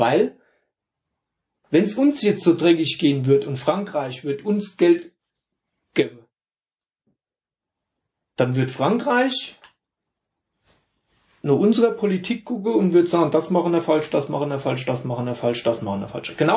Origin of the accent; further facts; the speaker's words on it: Germany; ich komme aus Deutschland